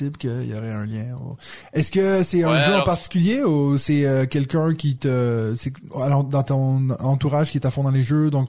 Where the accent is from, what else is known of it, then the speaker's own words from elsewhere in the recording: Quebec, Canada; accent: Québécois; Faut croire que je suis en train de perdre mon accent québécois, c'est ça?